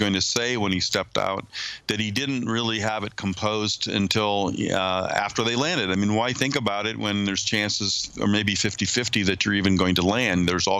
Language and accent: English; Indiana, United States; I'm a Midwesterner, just as Neil was. Neil grew up in northwestern Ohio, and I grew up in northeastern Indiana, about 50 miles from where Neil was born.